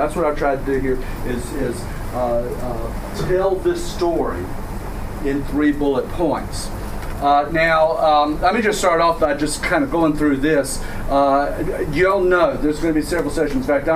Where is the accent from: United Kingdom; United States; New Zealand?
New Zealand; I'm from New Zealand. That's why I sound like this.